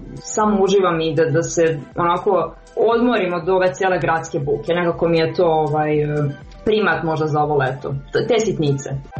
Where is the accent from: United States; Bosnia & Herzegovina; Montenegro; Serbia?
Serbia; Šumadija and Western Serbia; ja sam opet dete iz Kolubarskog okruga, tako da bih uvek potencirala zapadnu Srbiju